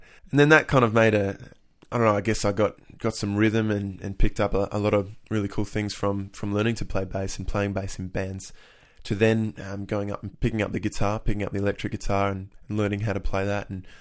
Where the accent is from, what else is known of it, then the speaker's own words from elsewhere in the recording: Bendigo, Victoria, Australia; as I grew up around Bendigo in Victoria, and eventually moved up to Lismore to study music in composition and songwriting, and moved back down to Victoria